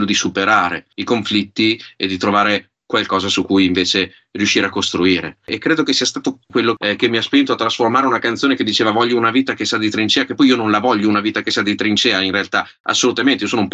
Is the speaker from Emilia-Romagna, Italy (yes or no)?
yes; Parma, Emilia-Romagna, Italy; perché io sono di Parma.